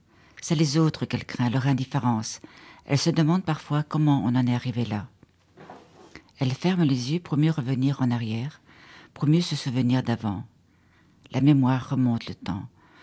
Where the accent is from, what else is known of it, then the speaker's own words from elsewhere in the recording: Italy; je suis italienne